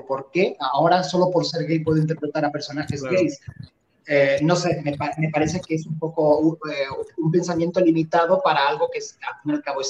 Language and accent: Spanish; Seville, Andalusia, Spain; also born or lived in Madrid; now in Mexico City, Mexico; yo soy sevillano, pero sí viví en Madrid.